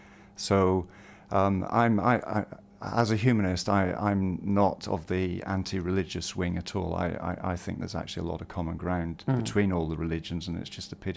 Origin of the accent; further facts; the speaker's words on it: Northern Ireland, United Kingdom; I grew up a Catholic in Northern Ireland, and I probably realised I was an atheist quite young, at about 12 or 13